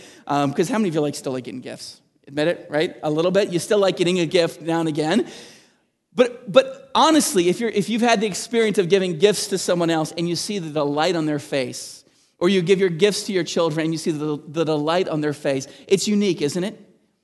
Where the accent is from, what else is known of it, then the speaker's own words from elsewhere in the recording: Montreal, Quebec, Canada; born there; also born or lived in New Jersey; I was born in Montreal, and my parents moved to New Jersey